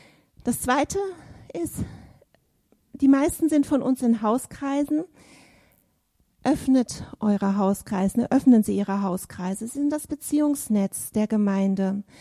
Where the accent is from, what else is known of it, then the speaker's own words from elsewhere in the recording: Northern Germany, Germany; Ich komme aus Norddeutschland und da sind die Leute vielleicht alle ein bisschen reservierter oder so.